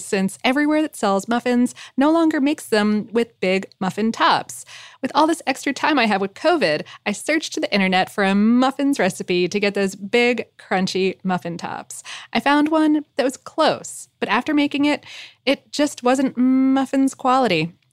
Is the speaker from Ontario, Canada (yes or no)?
yes; Toronto, Ontario, Canada; I'm from Toronto, and at the time muffins was growing in popularity, I was around 5